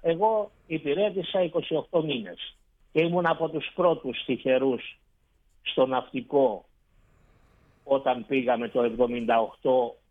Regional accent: Kilkis, Central Macedonia, Greece; Εγώ είμαι από ένα χωριό που δεν έχει σχέση με τη θάλασσα. Είμαι από το Κιλκής στην ουσία.

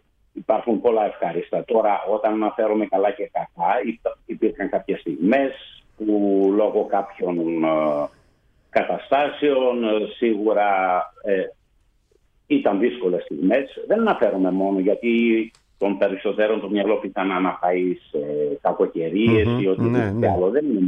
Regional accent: Thasos, Eastern Macedonia and Thrace, Greece; Η καταγωγή μου είναι από τη Θάσο.

